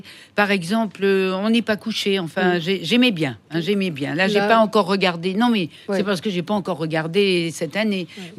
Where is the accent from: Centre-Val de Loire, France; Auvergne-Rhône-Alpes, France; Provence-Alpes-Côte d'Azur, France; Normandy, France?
Auvergne-Rhône-Alpes, France; Chamalières; born there; now in Paris, France; je suis née à Chamalières